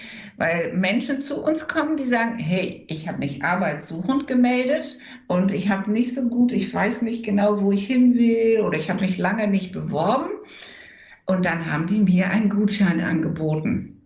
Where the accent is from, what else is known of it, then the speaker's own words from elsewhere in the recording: Enschede, Overijssel, Netherlands; Wenn ich sage, ich bin Niederländerin, dann ich bin auch tatsächlich Niederländerin, weil ich komme ja aus Enschede.